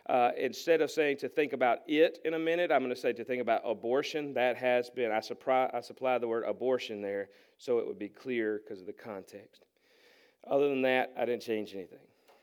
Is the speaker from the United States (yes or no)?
yes; North Carolina, United States; I'm from Warren County, that ought to cover it.